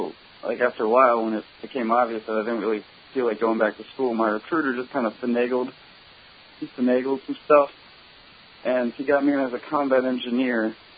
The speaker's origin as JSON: {"language": "English", "town": "Annapolis", "region": "Maryland", "country": "United States", "tie": "born or raised there", "said": "I was born in Maryland, more southern Maryland, but I've been pretty much raised in Annapolis."}